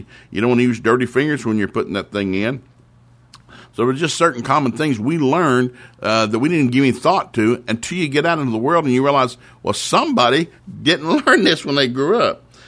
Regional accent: the South, United States; I grew up in the South, and we didn't have any beef. We had pork.

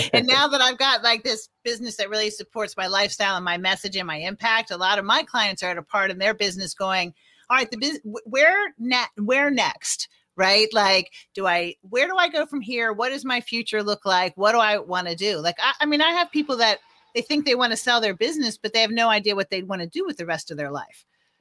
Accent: Washington, District of Columbia, United States; I'm from Washington, D.C., you know, where the answer to the question, you know, who are you, is always what do you do?

